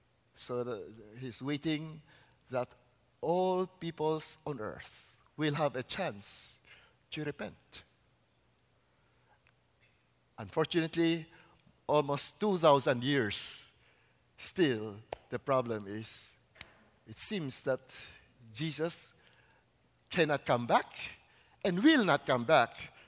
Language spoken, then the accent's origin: English; Bacolod, Western Visayas, Philippines; My blood is 100% pure Chinese. However, I was born in Bacolod, as was mentioned, and grew up as an Ilonggo in the Philippines, and I carry a Filipino passport.